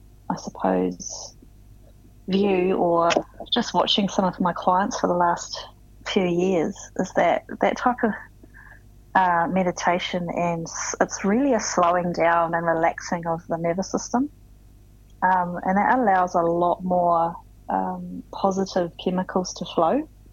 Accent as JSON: {"language": "English", "country": "New Zealand", "tie": "born or raised there", "moved": "yes", "said": "I used to run a community hub in my hometown in New Zealand"}